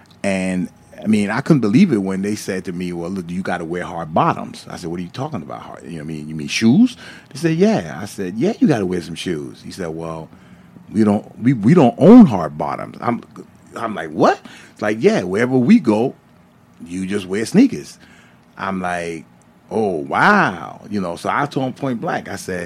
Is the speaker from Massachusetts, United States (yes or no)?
no; Brooklyn, New York, United States; Growing up in Brooklyn, during my era, you know, I go back a little bit.